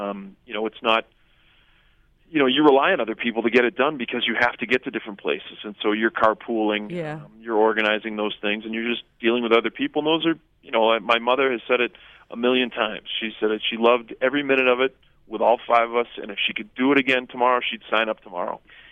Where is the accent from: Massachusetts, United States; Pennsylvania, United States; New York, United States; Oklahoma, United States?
Massachusetts, United States; Boston; I know, again, when we were growing up in Boston, it's different because you didn't travel more than 20 minutes to play a game.